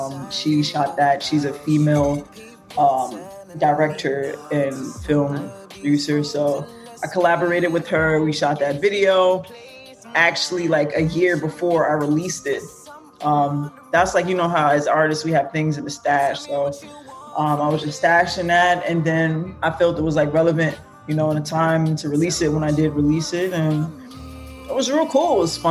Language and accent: English; Newark, New Jersey, United States; now in Kearny, United States; Well, I live in like Harrison Kearney now, but I grew up in the South Ward. I went to Shabazz High School.